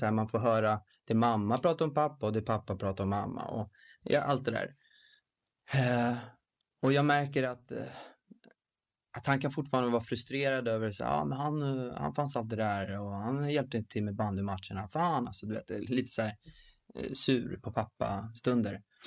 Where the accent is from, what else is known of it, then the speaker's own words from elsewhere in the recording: Stockholm, Stockholm County, Sweden; Jag är uppväxt på Södermalm.